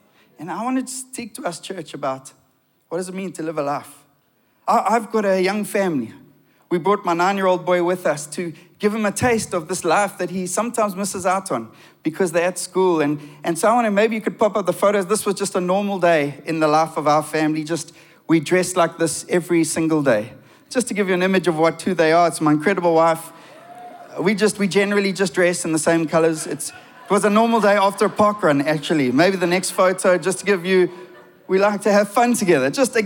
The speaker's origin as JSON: {"language": "English", "town": "Durban", "region": "KwaZulu-Natal", "country": "South Africa", "tie": "born or raised there", "said": "I am a Durban boy. I grew up in Durbs. I played a lot of sport."}